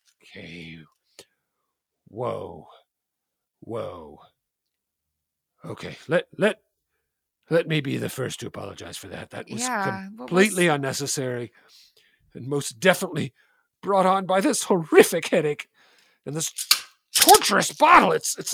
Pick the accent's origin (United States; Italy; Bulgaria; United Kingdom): United States; San Diego, California; Now, for anyone growing up in San Diego at the time, you would know that Mr. Guy's Men's Shop was the finest men's shop in the whole town. It's where I shopped.